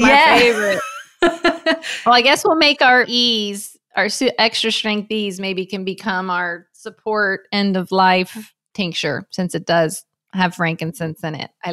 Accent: Miami, Florida, United States; I lived and I grew up in Miami on a canal with, you know, ducks and bunnies, and I wasn't allowed to have pets inside.

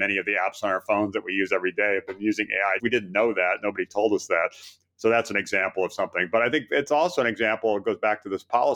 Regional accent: Hawaii, United States; I grew up in Hawaii, which because it's the 50th state and it's kind of a series of islands, is sort of disconnected from the rest of the country

